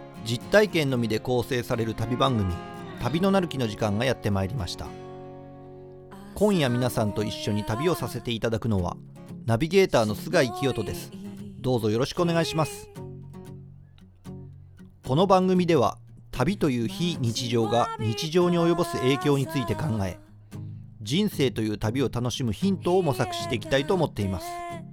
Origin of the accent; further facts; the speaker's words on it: Shiga, Japan; 僕琵琶湖の真横で育ったわけよ、